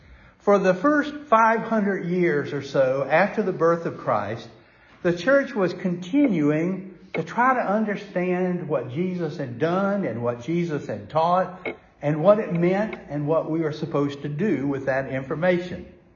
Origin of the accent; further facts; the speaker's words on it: Atlanta, Georgia, United States; When the church I grew up in Atlanta, Georgia, Claremont Road Baptist Church